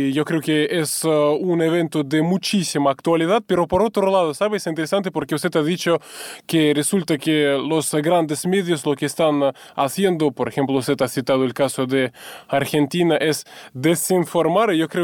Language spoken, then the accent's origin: Spanish; Russia; first language Russian; Spanish is a second language; now in Spain; yo lo escucho en ruso porque soy persona rusa